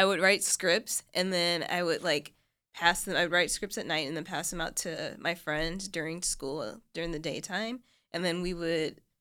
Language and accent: English; Little Rock, Arkansas, United States; also born or lived in Tennessee / Mississippi / Texas / Pennsylvania; I was born in Little Rock, Arkansas. I actually moved around a lot as a kid. Uh-huh. So I've lived in Tennessee and Mississippi and Texas and Pennsylvania and Kansas and I think that's everything. And then we ended up back in Arkansas when I was in eighth grade.